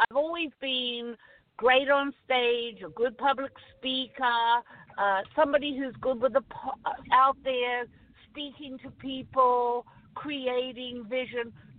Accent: New Zealand; moved away as an adult; Yeah, well, I'm from New Zealand. So that's the accent, if anybody's wondering about that. And so to leave New Zealand at the age of 18, I was quite adventurous.

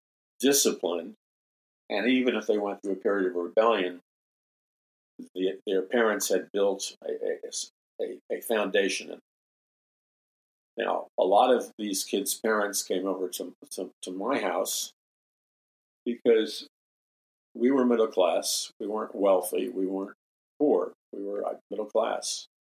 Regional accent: Queens, New York, United States; But my best friend growing up in Jackson Heights, Queens, was a guy and his two brothers.

